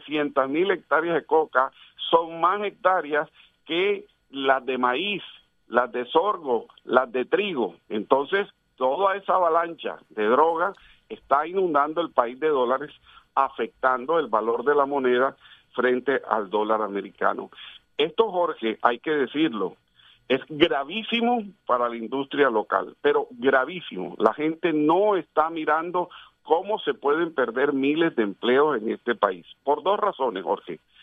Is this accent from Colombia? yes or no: yes; Colombia; Lamentablemente, como colombiano, me duele en el alma tener que decir esa frase